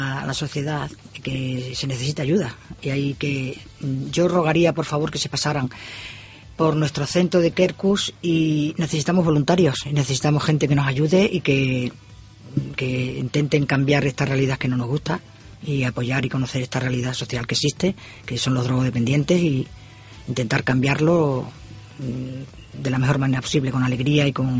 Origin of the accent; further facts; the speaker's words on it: Cáceres, Extremadura, Spain; yo soy de Cáceres, tengo la suerte de conocer a personas